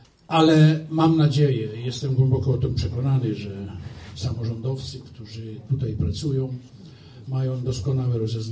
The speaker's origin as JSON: {"language": "Polish", "town": "Łomża", "region": "Podlaskie Voivodeship", "country": "Poland", "said": "pochodzę z Podlasia, z mojej ukochanej Łomży."}